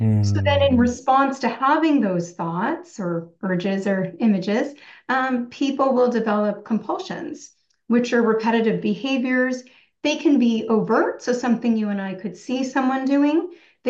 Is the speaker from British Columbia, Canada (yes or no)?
no; Toronto, Ontario, Canada; born there; So I have I was born in Toronto.